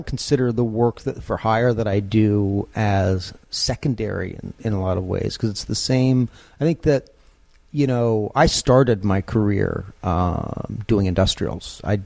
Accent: Cambridge, Massachusetts, United States; I grew up in Cambridge, Massachusetts.

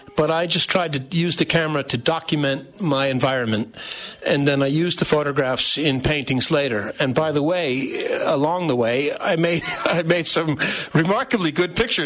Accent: Hartford, Connecticut, United States; also born or lived in New York; now in Ireland; Well, I'm from near New York. I'm Connecticut, yeah. I'm based in New York when I'm over there, but I'm from Hartford, Connecticut.

